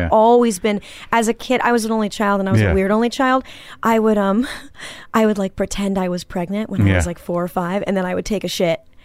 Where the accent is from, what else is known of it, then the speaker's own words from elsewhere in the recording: Manhattan Beach, California, United States; And it was weird growing up in Manhattan Beach because I was an anxious kid I was obsessed with musical theater and thought about death